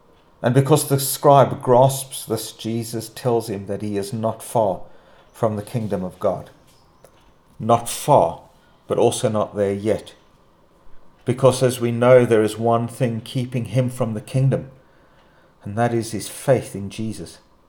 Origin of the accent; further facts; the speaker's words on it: South Africa; now in Northern Ireland, United Kingdom; Growing up in South Africa, I would have seen the same thing